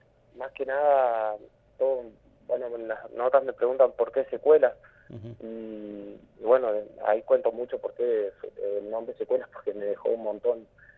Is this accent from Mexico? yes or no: no; 28 de Noviembre, Santa Cruz, Argentina; also born or lived in Río Turbio; yo soy de Río Turbio. Bueno, mi vida la viví casi toda aparte viví ahí en 28 de noviembre, ahí en Santa Cruz. Y, bueno, y estuve unos años viviendo en Río Turbio también, pero fui nacido ahí en Río Turbio.